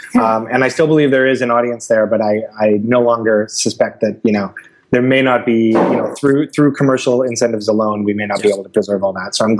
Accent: Canada; as a Canadian

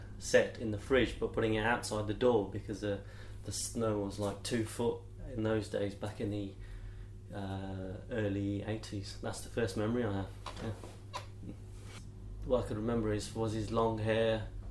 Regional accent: England, United Kingdom; My own identity, I would say first, I'm British, I'm proud to be English, and also I've got a rich heritage, as in my dad coming from Africa, which I'm very proud of.

